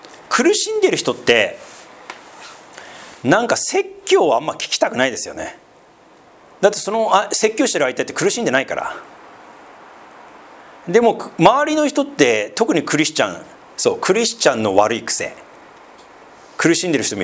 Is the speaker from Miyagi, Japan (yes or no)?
yes; Sendai, Miyagi, Japan; accent: Zuzu-ben; 私実は仙台出身なんで、まずちょっとズーズー弁で、